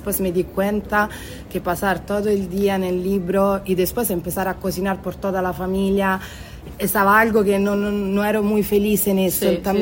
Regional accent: Rome, Lazio, Italy; Spanish is a second language; porque yo soy de Roma

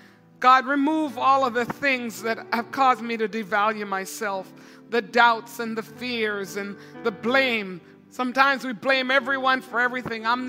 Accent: Quebec, Canada; I remember growing up in Quebec when I was very, younger teenager, and my parents had moved to Ottawa, and I moved back to Montreal to take the job with Air Canada.

